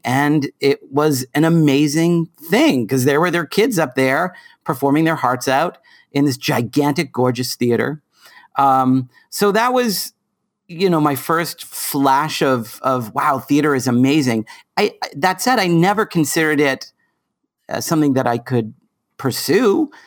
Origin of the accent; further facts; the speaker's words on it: Boston, Massachusetts, United States; I grew up in South Boston.